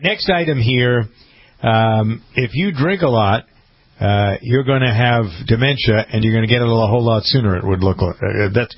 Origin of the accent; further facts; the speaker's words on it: Framingham, Massachusetts, United States; my state rep from Framingham, my hometown